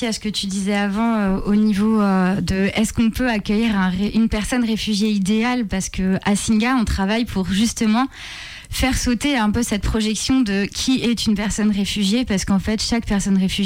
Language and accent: French; France; Et quand on leur explique que chez nous, en France, ça fait bizarre de regarder quelque chose ou d'appeler des gens en mangeant